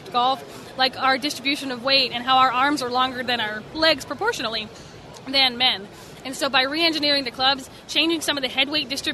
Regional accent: Ocala, Florida, United States; It's the first LPGA event of the 2015 season, right there in Ocala, Florida, my hometown.

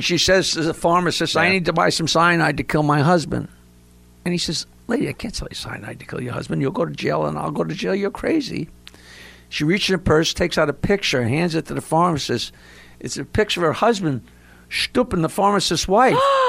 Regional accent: New York, United States; So they're from Nashville, and I'm from New York, and we meet in the first-class lounge.

